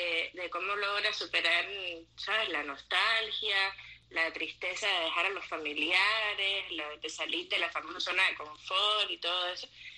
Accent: Cuba; moved away; la mayoría de nosotros salimos de Cuba. Que no solamente salimos de Cuba, tú sabes, por lo bonito de ir a otro país, sino por la falta de libertades, la falta de democracia

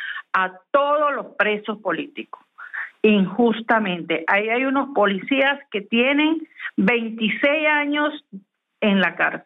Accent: Venezuela; Paciencia, mi pueblo venezolano

